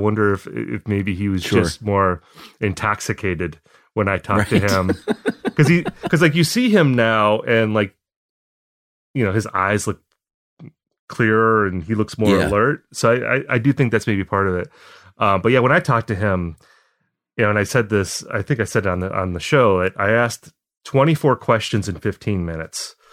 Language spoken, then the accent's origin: English; Appleton, Wisconsin, United States; No, I'm from Wisconsin originally. Okay. I grew up in a town called Appleton, which is not far from Green Bay. It's about a half hour south of Green Bay.